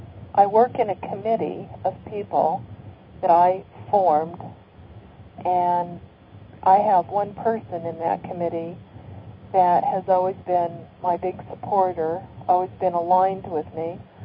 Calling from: Tucson, Arizona, United States

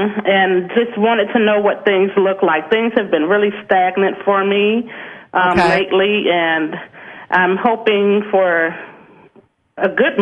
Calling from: Tacoma, Washington, United States; also born or lived in Georgia; Tacoma, Washington.

